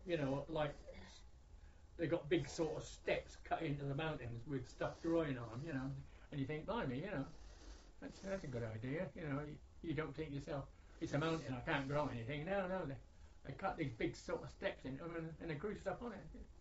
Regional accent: Ireland; And he said, he said, oh, you're Irish, are you? Oh, yeah, we're all Irish.

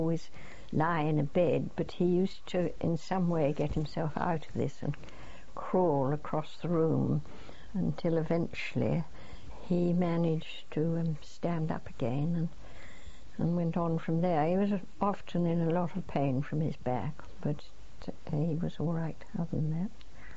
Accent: England, United Kingdom; But we went to this school, but being typically English children, we were the only two children that spoke English

